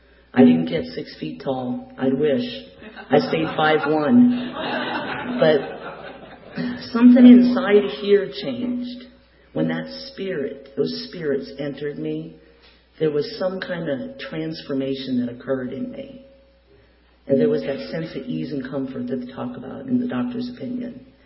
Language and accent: English; Seattle, Washington, United States; And I was raised in Seattle, Washington.